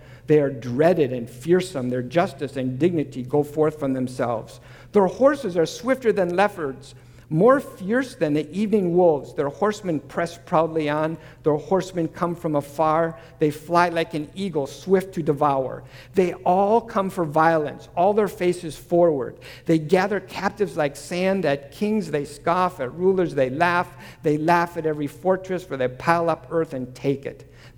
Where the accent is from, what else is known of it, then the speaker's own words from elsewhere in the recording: Minnesota, United States; also born or lived in North Dakota; And I grew up in Minnesota and spent time in North Dakota.